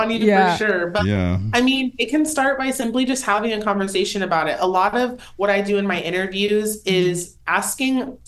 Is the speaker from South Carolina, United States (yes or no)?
yes; South Carolina, United States; I grew up in South Carolina, so it's a more conservative area.